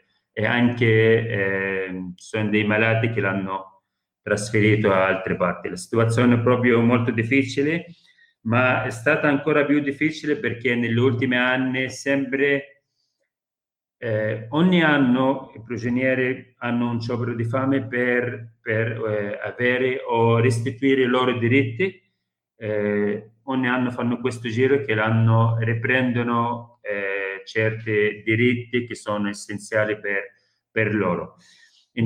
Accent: Northern District, Israel; visto che io abito dentro i confini dello Stato di Israele, sono della Galilea, dei palestinesi del 48

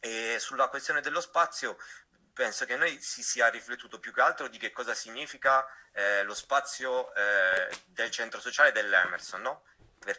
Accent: Turin, Piedmont, Italy; born there; io sono nato a Torino in un quartiere che era essenzialmente un quartiere nato ai margini della grossa industria.

